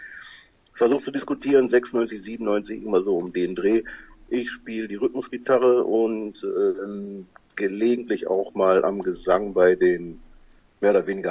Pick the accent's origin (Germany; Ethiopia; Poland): Germany; Voerde, North Rhine-Westphalia; Wir kommen aus dem beschaulichen Förde am Niederrhein. Das liegt mehr oder weniger Grenze vom Ruhrgebiet, Richtung holländische Grenze.